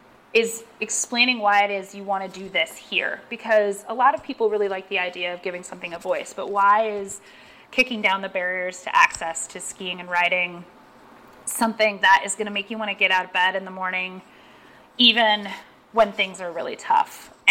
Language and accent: English; Midwest, United States; moved away as an adult; now in New York, United States; I'm a Midwesterner that transitioned into an adult as a New Yorker. So I've got that mindset.